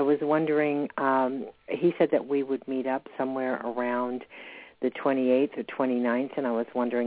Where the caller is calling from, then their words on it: Dahlonega, Georgia, United States; I'm calling from Georgia.